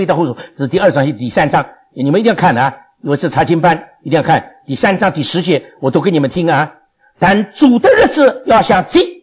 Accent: China; 因为我们中国人确实相信，不管是自然界，不管是这个人文界，一定这个天地之间形而上的形而下的，一定有一个行走的律在管理这件事。

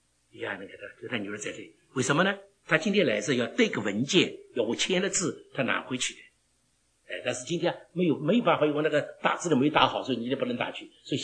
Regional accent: Shanghai, China; 你们中间上海人不得罪你们，我也上海人没关系啊，

